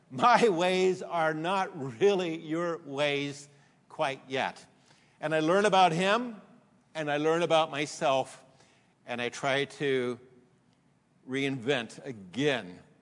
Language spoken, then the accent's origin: English; San Diego, California, United States; I grew up even in San Diego by a dairy